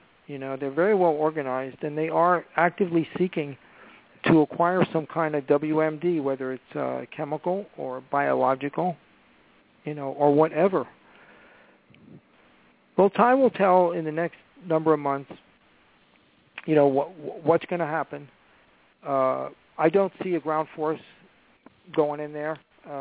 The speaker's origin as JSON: {"language": "English", "country": "United States", "said": "You know, as an American, it's disgraceful that at such a consequential moment"}